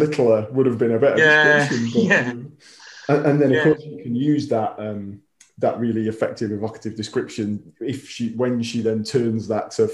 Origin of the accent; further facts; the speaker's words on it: Wigan, North West England, United Kingdom; because I'm Northern, obviously I'm from Wigan